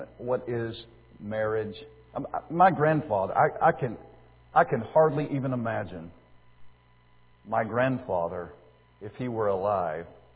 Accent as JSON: {"language": "English", "region": "Alabama", "country": "United States", "tie": "born or raised there", "said": "I grew up in South Alabama. I told you this the other night. Everybody on my street where I grew up went to church somewhere."}